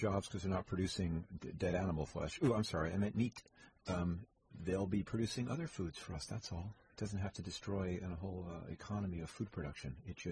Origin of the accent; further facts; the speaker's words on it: New York, United States; I grew up in New York State. I had a few friends that were hunters.